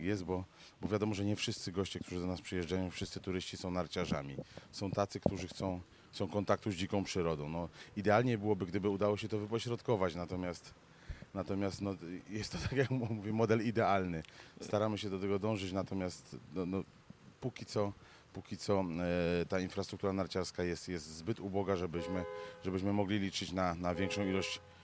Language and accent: Polish; Szczawnica, Lesser Poland, Poland; My jesteśmy góralami. Dla nas tożsamość regionalna jest sprawą bardzo ważną.